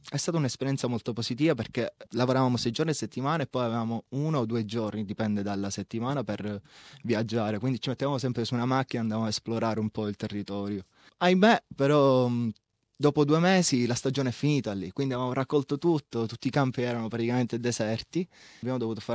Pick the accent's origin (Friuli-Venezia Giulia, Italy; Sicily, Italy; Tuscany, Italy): Sicily, Italy; Palermo; moved away as an adult; now in Australia; sono di Palermo, ho 24 anni e mi ha portato in Australia la voglia di viaggiare e di esplorare il mondo dopo 20 anni trascorsi nella mia città.